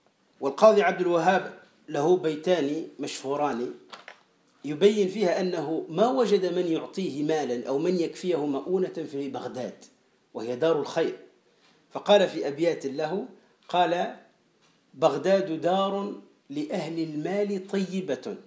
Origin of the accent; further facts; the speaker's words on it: Kebili Governorate, Tunisia; معتمدية هي تقريبا في ولاية قبلي عندنا في تونس